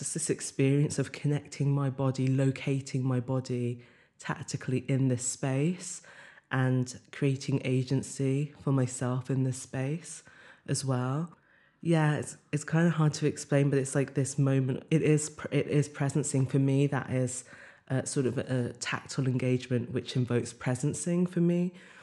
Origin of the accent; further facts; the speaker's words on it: Wolverhampton, West Midlands, United Kingdom; born there; also born or lived in Australia; now in London, United Kingdom; in Wolverhampton, where I was born in England, and in London, where I've lived as an adult since I was 18